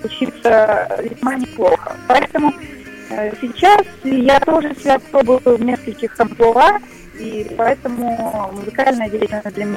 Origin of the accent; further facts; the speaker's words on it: Siberia, Russia; Я очень люблю Иркутск, люблю Сибирь, люблю Байкал, потому что я сама сибирячка, и для меня возвращаться в эти края — это всегда как съездить домой к себе в гости.